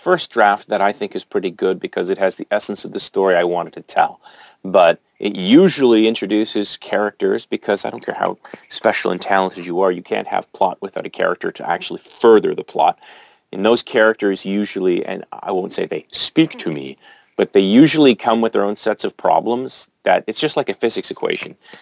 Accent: Canada; since I'm Canadian, he got out of that mess.

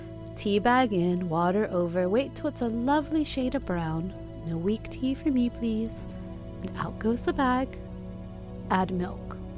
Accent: United States; Maybe it's because, I don't know, I'm American.

